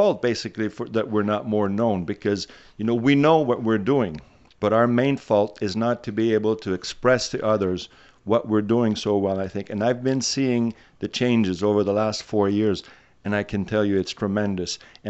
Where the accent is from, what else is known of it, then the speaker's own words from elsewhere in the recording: Sherbrooke, Quebec, Canada; I come from Sherbrooke originally and have been away for many, many years.